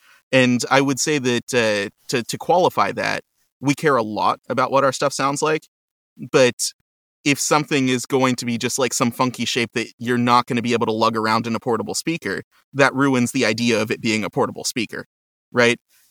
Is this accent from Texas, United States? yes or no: yes; Houston, Texas, United States; also born or lived in Rochester; I will take you back to my childhood where I grew up in Houston, Texas.